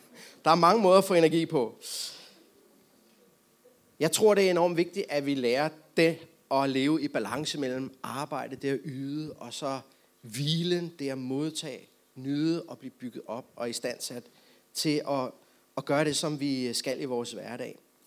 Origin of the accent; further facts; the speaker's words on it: Valby, Capital Region of Denmark, Denmark; og så er jeg jo også fra Valby